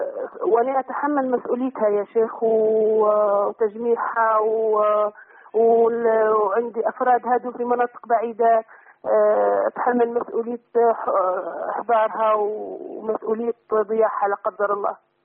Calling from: Libya; أنا من ليبيا يا شيخ، عندي سؤال لو سمحت

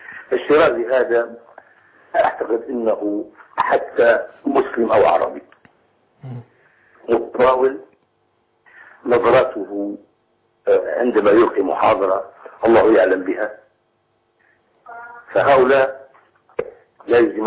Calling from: Libya; من ليبيا. الله يخليك.

